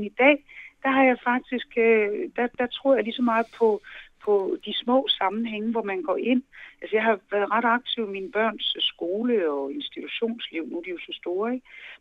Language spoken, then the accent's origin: Danish; Central Denmark Region, Denmark; now in Copenhagen, Denmark; Altså, det gjorde et stort indtryk på mig. Og det tror jeg da også, det gjorde rundt omkring, hvor man kom der i Vestjylland, hvor jeg voksede op. Men jeg har ikke noget billede af, hvordan det så var herovre på Sjælland, hvor jeg jo selv bor nu i København.